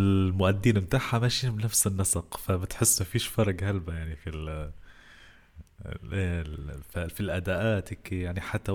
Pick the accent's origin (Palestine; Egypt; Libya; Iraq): Libya; Al-Amiriya, Jafara; born there; مسقط رأسي منطقة العامرية بمحافظة ورشفانة، هي بلدية طبعا العامرية.